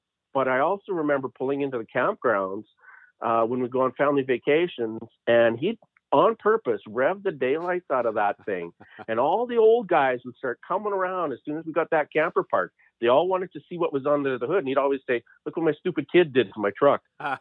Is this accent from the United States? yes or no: no; Calgary, Alberta, Canada; I grew up in Calgary